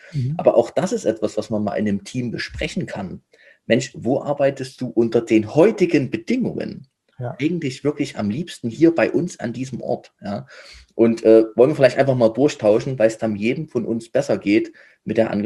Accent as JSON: {"language": "German", "region": "Saxony", "country": "Germany", "said": "Bei uns in Sachsen."}